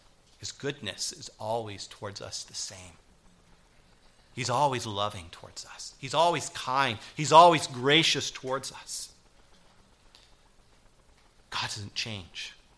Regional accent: Alaska, United States; I grew up in Alaska where wintertime that was very common.

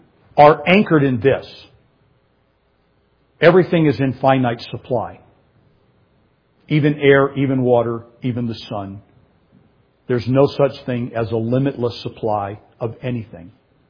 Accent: United States; But the reality is, as an American, my daily bread is in the freezer.

